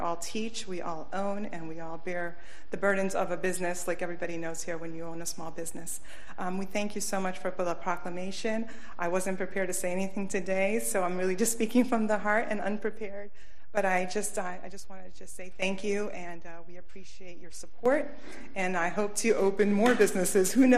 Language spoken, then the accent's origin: English; Newark, New Jersey, United States; We're from Newark. I'm from Ironbound, New Jersey, the Down Neck, they call it